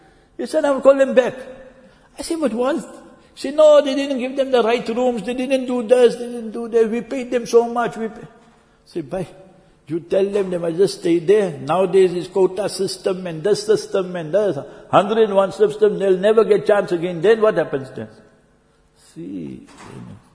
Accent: South Africa; I'm a South African. I'm not a Pakistani. You guys think we're Pakistani. We're not Pakistani. I'm South African.

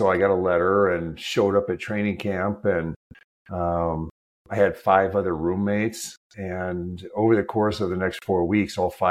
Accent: Minnesota, United States; I grew up watching them in Minnesota

